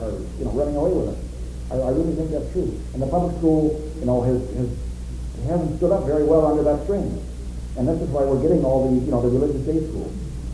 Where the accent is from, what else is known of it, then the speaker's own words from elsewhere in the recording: Minnesota, United States; I'm from Minnesota, and I grew up under Hubert, so I learned to give a 15-minute answer to a three-word question.